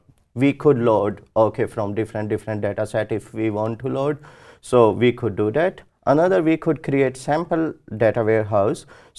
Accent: Canada; I'm choosing location Canada Central because I'm from Canada and my maximum clients are from there.

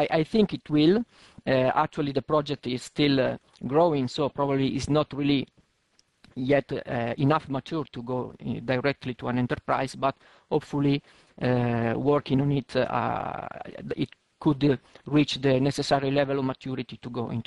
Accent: Italy; moved away as an adult; now in Switzerland; actually I'm from Italy, but right now I'm speaking from Switzerland where I just moved last year to do consulting.

